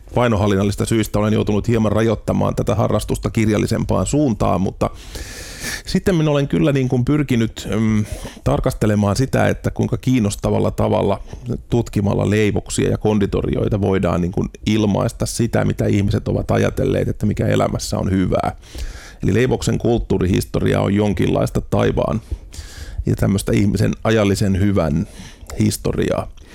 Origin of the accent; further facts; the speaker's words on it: Tampere, Pirkanmaa, Finland; now in Helsinki, Finland; Aina kun on kysytty, että mistä olet kotoisin, niin olen kysynyt, että tarkoittaako se verotuskuntaa, ja jos ei, niin sitten olen vastannut, että Tampereelta.